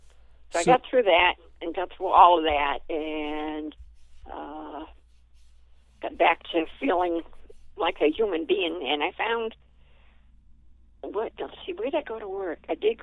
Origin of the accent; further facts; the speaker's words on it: United States; accent: Yankee; Again, maybe it's my Yankee accent. I don't know.